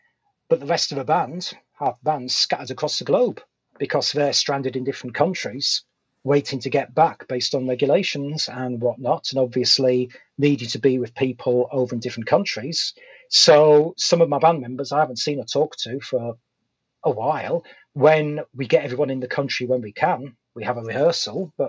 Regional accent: United Kingdom; accent: British; because I have that slight gravitas of having a British accent

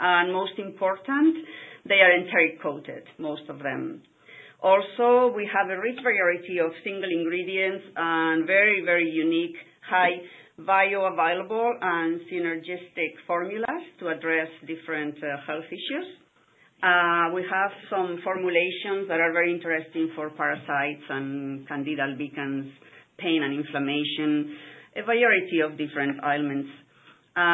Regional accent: Spain; which I am from Spain

